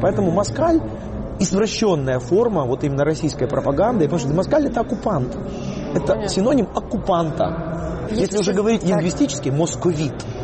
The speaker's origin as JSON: {"language": "Russian", "region": "Kyiv", "country": "Ukraine"}